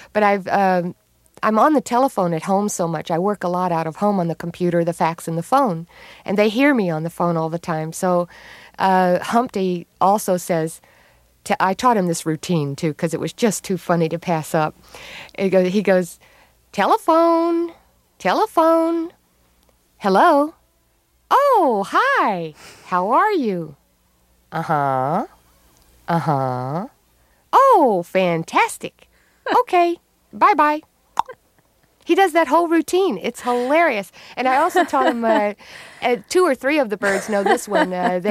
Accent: Texas, United States; born or raised there

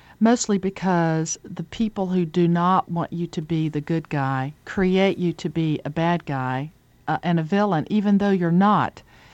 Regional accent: North Carolina, United States; I'm from Western North Carolina. Every man has a gun in the closet where he goes hunting on the weekends

